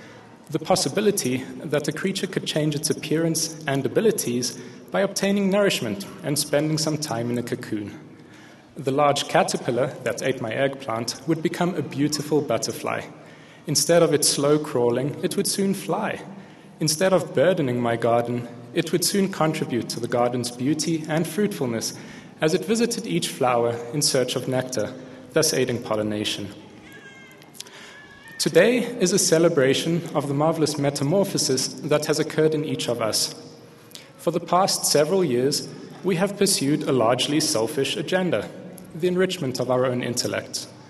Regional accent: South Africa; As a young man growing up in South Africa, I was blessed with a beautiful vegetable garden.

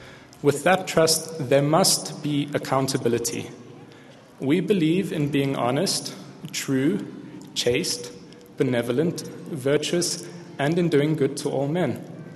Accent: South Africa; As a young man growing up in South Africa, I was blessed with a beautiful vegetable garden.

